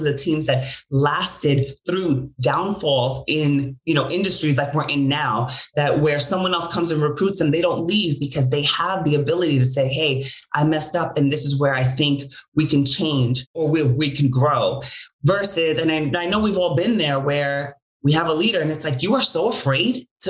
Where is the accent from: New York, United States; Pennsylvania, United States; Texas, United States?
New York, United States; New York City; So I grew up in New York, born and raised. I've never lived anywhere else.